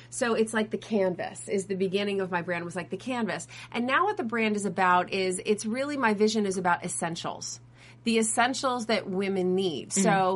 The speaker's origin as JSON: {"language": "English", "region": "Massachusetts", "country": "United States", "tie": "born or raised there", "said": "And, you know, I grew up in the Berkshires, as you see."}